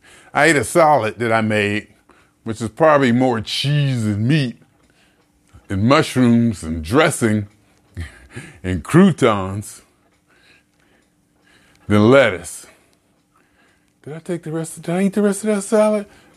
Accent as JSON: {"language": "English", "region": "California", "country": "United States", "said": "I said, I come from California. We're just not used to this level of service."}